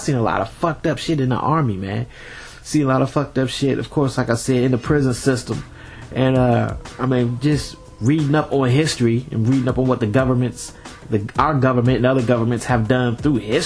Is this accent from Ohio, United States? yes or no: yes; Dayton, Ohio, United States; You know, I'm from the Gem City, man. What's up, Dayton, Ohio?